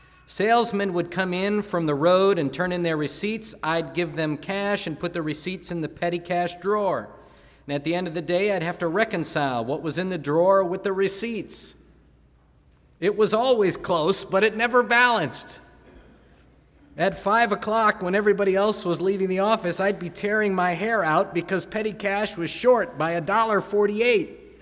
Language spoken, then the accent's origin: English; Chicago, Illinois, United States; born there; grew up near where I was born in the Chicago area.